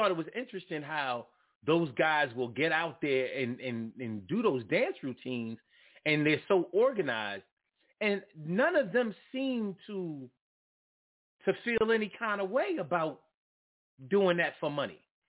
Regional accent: New York City, New York, United States; also born or lived in Philadelphia; And then when they find out that I was raised in New York City, they said, oh, New Yorkers think that they're better.

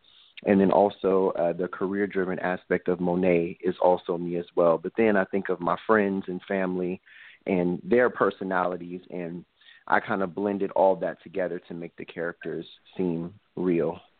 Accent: San Antonio, Texas, United States; one of the places that I used to live in, Killeen, is very close to San Antonio, my hometown.

